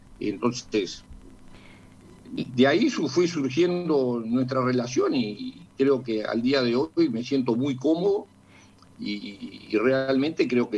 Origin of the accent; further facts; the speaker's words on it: Uruguay; Yo, como todo uruguayo, venía a una elección